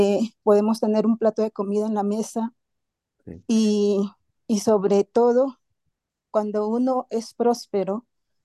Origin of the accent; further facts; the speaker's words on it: Colombia; Porque yo he escuchado aquí en Colombia, en mi país, mucha gente está acostumbrada a decir